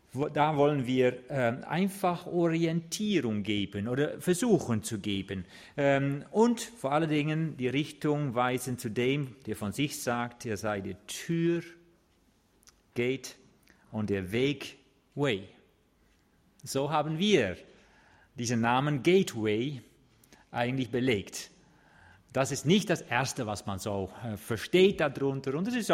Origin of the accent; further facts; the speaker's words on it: Netherlands; German is a second language; Das ist nicht leicht auszusprechen. Ich bin Holländer.